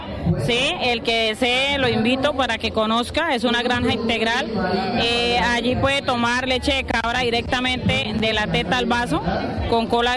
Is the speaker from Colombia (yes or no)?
yes; Villavicencio, Meta, Colombia; moved away; Soy de Villavicencio Meta y llegué acá en el 2004.